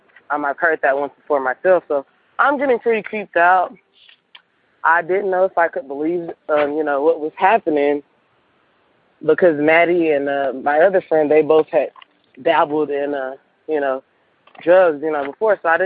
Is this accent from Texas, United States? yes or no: yes; Houston, Texas, United States; I'm from Houston, Texas.